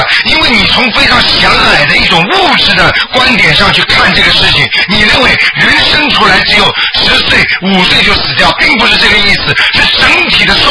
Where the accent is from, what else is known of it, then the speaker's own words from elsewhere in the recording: China; 所以祭奠四月份复活节和我们中国人的清明节，实际上它是一个节气是一样的。